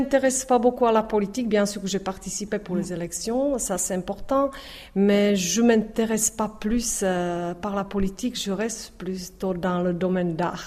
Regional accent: Czechia; French is a second language; now in France; parce qu'on est loin de la République tchèque, mais on est toujours tchèque.

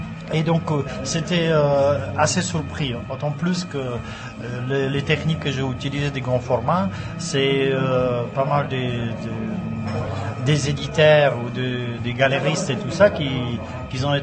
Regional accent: Moravia, Czechia; now in France; pas tellement peut-être à Prague, mais chez nous en Moravie. Moi, je suis venu en Alsace en 85.

